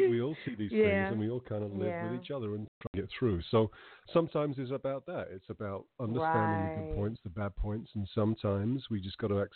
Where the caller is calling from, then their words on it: Calgary, Alberta, Canada; So I'm up in Calgary here in Canada, which is finally we're seeing the end of winter.